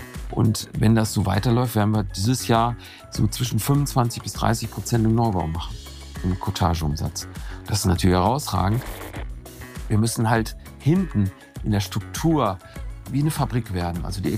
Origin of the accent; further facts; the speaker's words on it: Detmold, North Rhine-Westphalia, Germany; Ich komme ja aus Ostwestfalen, aus Detmold.